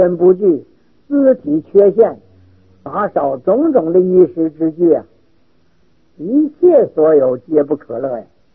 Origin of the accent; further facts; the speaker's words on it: Northeast China, China; 我生在东北，东北那时候土匪很厉害，我小时候，那是三省嘛